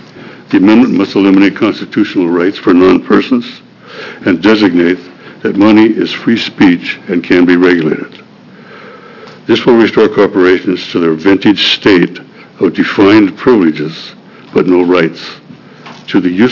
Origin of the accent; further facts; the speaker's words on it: Yamhill, Oregon, United States; I'm from Yamhill, Oregon.